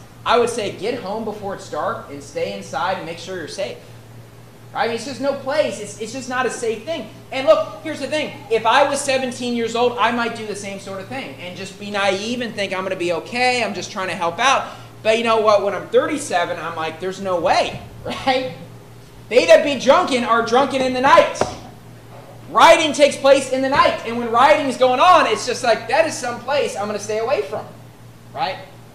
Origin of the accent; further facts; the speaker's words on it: West Virginia, United States; what's a common practice in West Virginia, my home state, is you burn couches when you win football games.